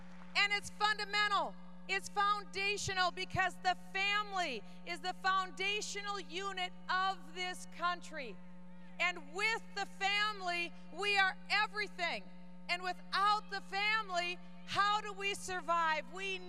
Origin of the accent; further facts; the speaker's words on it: Waterloo, Iowa, United States; also born or lived in Cedar Falls; I was born in Waterloo and born and raised in Waterloo and Cedar Falls.